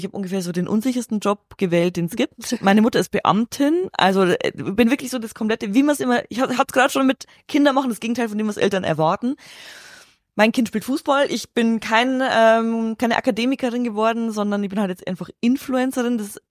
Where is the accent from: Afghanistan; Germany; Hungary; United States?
Germany; Regensburg, Bavaria; und bei uns ich komme aus Regensburg, wir haben ein Stadion mit 15.000 Plätzen